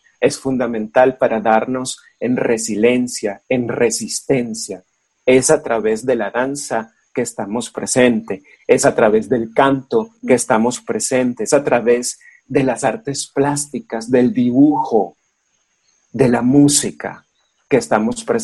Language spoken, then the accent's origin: Spanish; Venezuela; en mi país, en Venezuela